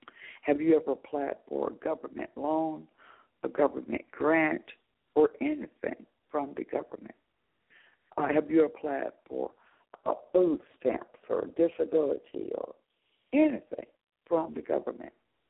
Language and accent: English; Tennessee, United States; in the town where I was raised in Tennessee.